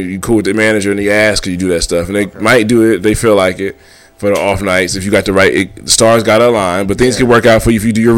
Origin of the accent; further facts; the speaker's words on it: Midwest, United States; he saw that I was from the Midwest, so I had a certain commitment to comedy. Most comics from our area, they don't mind actually trying to be better.